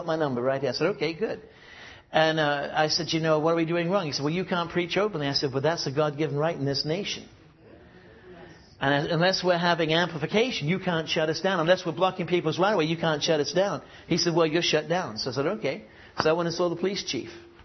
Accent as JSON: {"language": "English", "town": "Gresham", "region": "Oregon", "country": "United States", "tie": "born or raised there", "also_born_or_lived": "England", "said": "I grew up in the United States in Portland area, Gresham."}